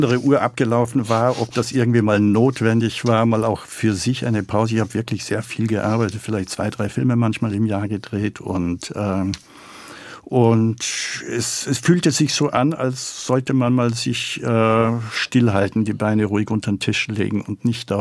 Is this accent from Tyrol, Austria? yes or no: no; Salzburg, Austria; bin ich ein Flüchtlingskind und ich bin die ersten 13 Jahre in den Baracken aufgewachsen in Salzburg